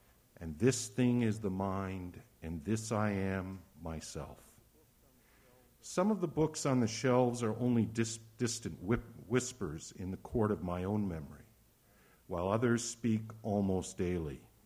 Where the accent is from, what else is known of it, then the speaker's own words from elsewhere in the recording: Michigan, United States; John Volker was raised in my hometown on the Upper Peninsula of Michigan.